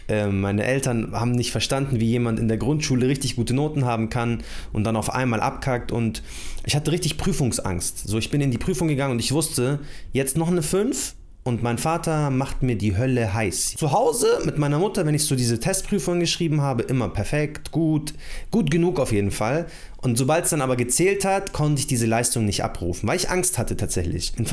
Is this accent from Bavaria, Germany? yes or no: yes; Munich, Bavaria, Germany; Ich bin in München Leim erst aufgewachsen und dann nach Großhadern gezogen. Leim ist so normal, Mittelschicht und Hadern ist schon so Oberschicht, aber hat so ein paar so Ghetto-Straßen, Gordini-Straße.